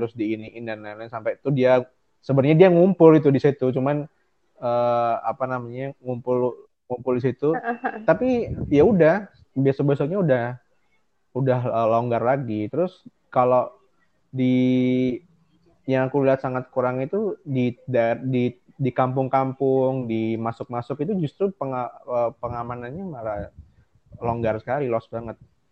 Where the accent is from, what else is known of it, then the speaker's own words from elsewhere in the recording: Surabaya, East Java, Indonesia; mungkin kalau unek-unekku sebagai warga Surabaya itu mungkin di PSBB-nya sih